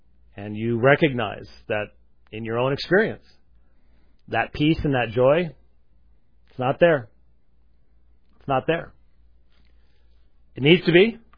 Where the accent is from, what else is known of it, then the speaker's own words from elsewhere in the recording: Scotland, United Kingdom; I'm a Scotsman, for crying out loud. I think it's the weather in Scotland.